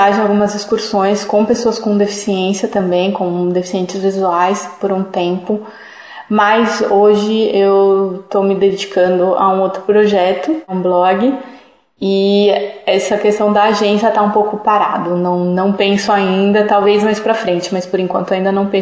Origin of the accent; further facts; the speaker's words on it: São Paulo, Brazil; born there; also born or lived in Poços de Caldas; Eu nasci em São Paulo, morei 10 anos em Minas e depois retornei a São Paulo.